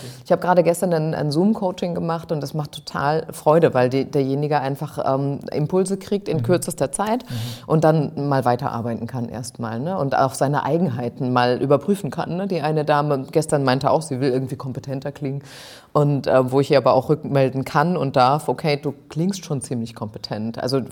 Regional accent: Hesse, Germany; In Südhessen.

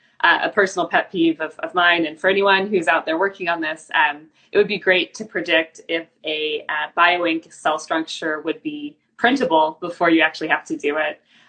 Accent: Missouri, United States; now in Victoria, Canada; Yeah, I gotta say, I'm originally from Missouri. So I went east, then came back

